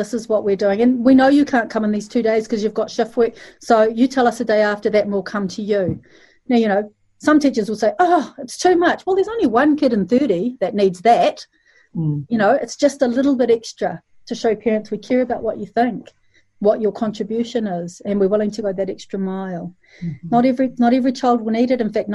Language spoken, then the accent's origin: English; Malaysia; I'm from Malaysia